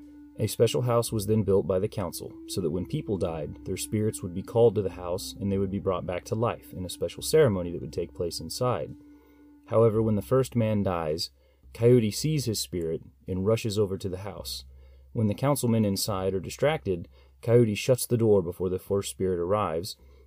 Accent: United States; But as an American, when I think of unique wildlife, I don't tend to think about North American animals.

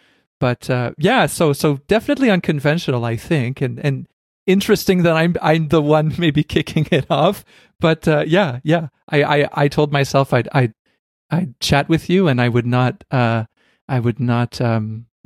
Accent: Canada; even though I'm Canadian

